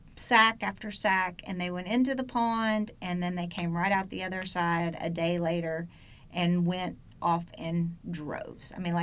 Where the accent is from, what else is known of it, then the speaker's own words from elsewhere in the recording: Hot Springs, Arkansas, United States; I was born and raised in Hot Springs.